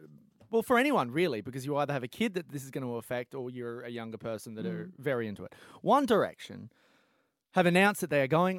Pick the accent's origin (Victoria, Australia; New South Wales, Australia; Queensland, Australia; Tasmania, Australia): Queensland, Australia; I'm a Queenslander